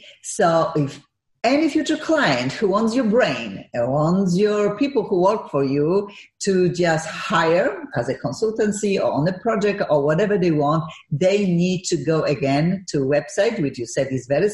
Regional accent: Gliwice, Silesian Voivodeship, Poland; And you mentioned Gliwice, my hometown. That's where I was born and that's when I was educated, and Politechnika Śląska, which I am so proud of this institution.

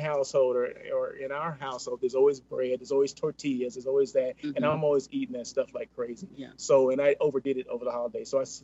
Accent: Blythe, California, United States; How do you remember I'm from Blythe?

